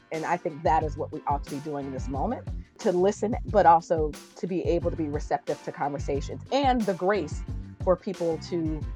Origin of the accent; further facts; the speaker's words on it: Connecticut, United States; You know, we grew up in Connecticut. We always joke around for some people like there are Black people in Connecticut.